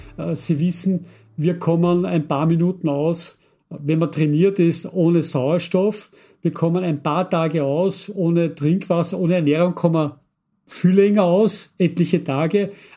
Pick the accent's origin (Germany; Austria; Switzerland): Austria; als Österreicher